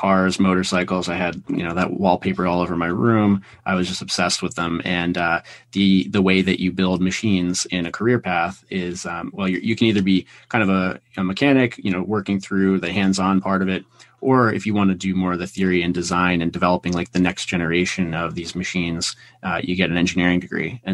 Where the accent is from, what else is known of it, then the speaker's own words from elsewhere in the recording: Virginia, United States; And so I grew up in Northern Virginia, and we had about 30 acres, and I kind of went wild.